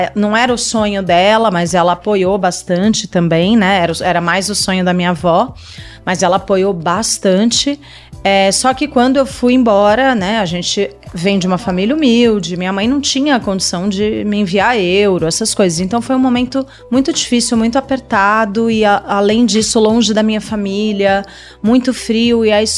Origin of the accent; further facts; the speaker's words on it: Mogi das Cruzes, São Paulo, Brazil; fica em Mogi das Cruzes, essa escola ainda existe, inclusive tem uma trajetória aí bem bonita até hoje.